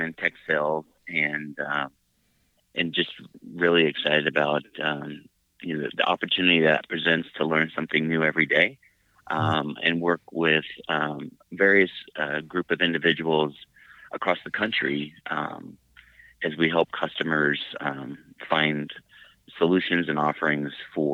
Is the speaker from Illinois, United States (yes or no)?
no; Phoenix, Arizona, United States; moved away; I'm the youngest of three boys. I grew up in Phoenix, Arizona. I had the opportunity to move to Utah in 1990, September.